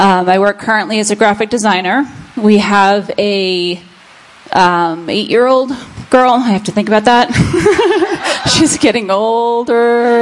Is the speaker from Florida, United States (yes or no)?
no; Arvada, Colorado, United States; also born or lived in New York; I was born and raised in Arvada, went to Arvada West High School.